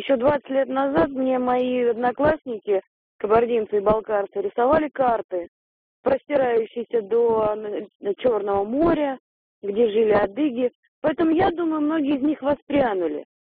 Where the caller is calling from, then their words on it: Nalchik, Kabardino-Balkaria, Russia; Я из Нальчика.